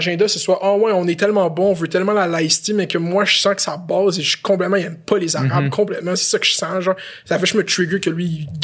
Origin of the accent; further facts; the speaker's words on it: Morocco; Je suis comme, non, mais … je viens du Maroc.